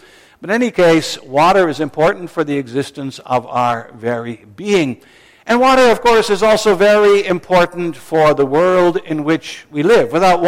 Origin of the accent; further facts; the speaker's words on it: Ontario, Canada; Years ago, when I was growing up in Ontario, my classmates and I, together with our teacher, made an excursion to what's called the area of Midland